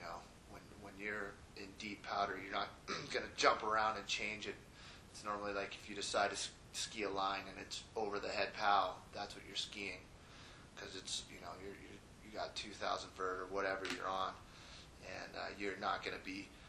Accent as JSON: {"language": "English", "region": "California", "country": "United States", "tie": "born or raised there", "lives_now": "Alta, United States", "said": "We'd come on vacation from California. The Bay Area, and skied a lot of Tahoe, and you know, growing up in the Bay Area, you know, skiing in Tahoe, surfing in Santa Cruz area"}